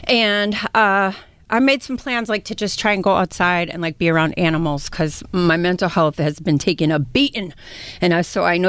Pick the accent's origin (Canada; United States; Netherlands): United States; Quincy, Massachusetts; from Quincy, and I can't beat Ted.